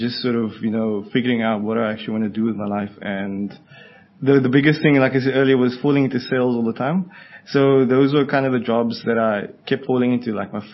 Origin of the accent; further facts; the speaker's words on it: Cape Town, Western Cape, South Africa; born and bred in Cape Town.